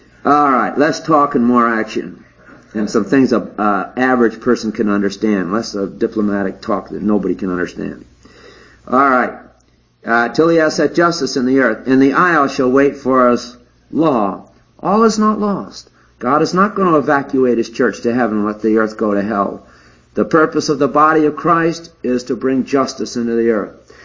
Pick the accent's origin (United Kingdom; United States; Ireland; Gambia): United Kingdom; England; I have a heart for England because I'm English.